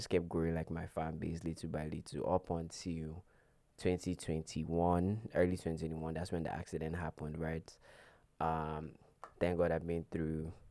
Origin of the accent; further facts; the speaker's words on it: Lagos, Nigeria; Yeah, so I'm born and raised in Lagos, Nigeria. That's where I went primary school, secondary school. But then I furthered my studies in the university at Owerri, Federal University of Technology.